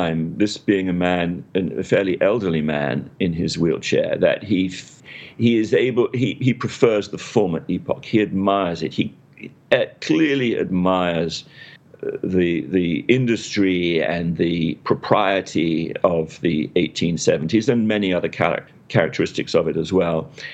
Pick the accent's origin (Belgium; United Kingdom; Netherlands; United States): United Kingdom; England; as an Englishman, I would naturally call Victorian